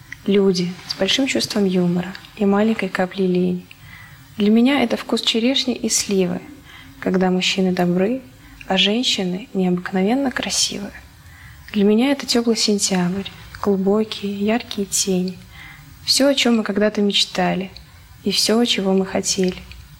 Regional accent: Odesa, Odesa Oblast, Ukraine; Есть про Одессу, про мой родной город.

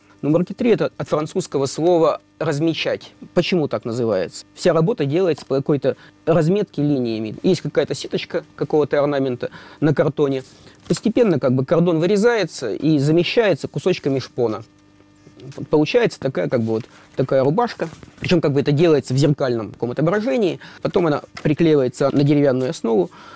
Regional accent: Kirov, Kirov Oblast, Russia; Сам я коренной уроженец Вятки. Все мои предки родились здесь.

